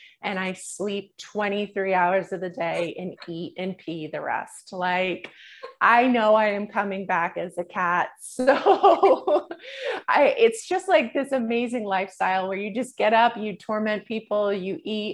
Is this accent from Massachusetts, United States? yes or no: yes; Massachusetts, United States; we're from Massachusetts, you know, the seafood capital of the world.